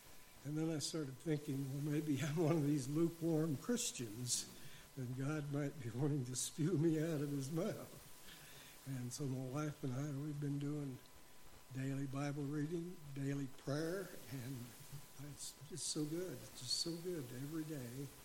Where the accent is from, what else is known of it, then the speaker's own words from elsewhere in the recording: Custer, United States; Well, I grew up here in Custer